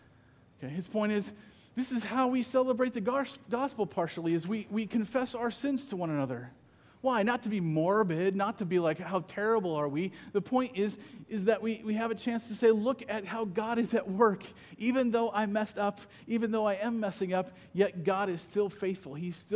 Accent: Iowa, United States; And the reason is because I'm from Iowa, and I cultivate patience by complaining about the weather, right?

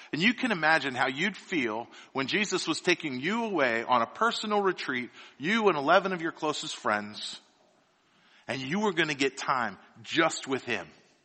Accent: Annapolis, Maryland, United States; I'm from Annapolis, Maryland. I grew up there my whole life.

